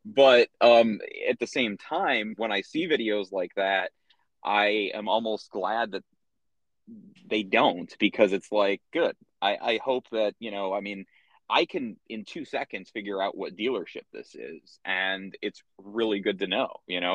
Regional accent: Chicago, Illinois, United States; I'm from Chicago, and in Chicago there's our public TV station was Channel 11 WTTW

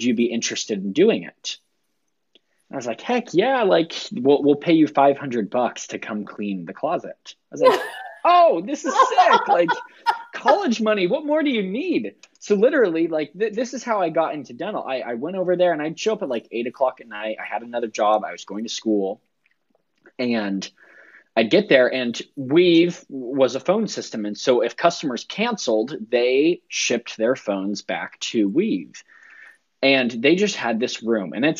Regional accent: Utah, United States; I'm from Utah, like a lot of other people in dental.

